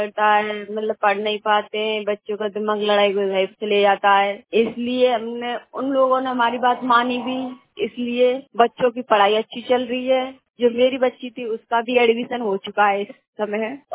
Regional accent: Dantlauti, India; मैं गांव दांतलौटी की रहने वाली हूँ।

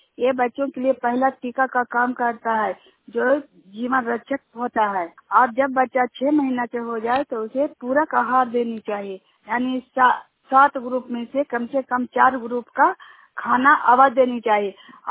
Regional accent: Juniyad, India; जुनियाद ग्राम का रहने वाली हूँ।

